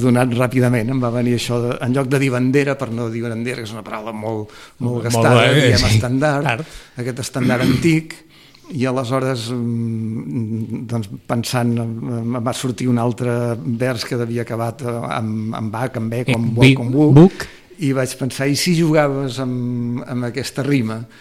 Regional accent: Barcelona, Catalonia, Spain; Jo com a barceloní, gairebé tota la vida, quan sortíem fora de Barcelona, anàvem cap al nord.

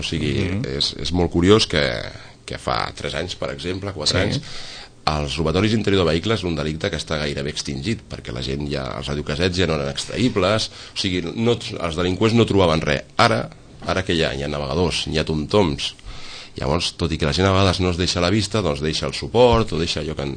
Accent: Gavà, Catalonia, Spain; jo soc de fill de Gavà, llavors quan era més jove venia a Sitges com tothom d'aquí als voltants

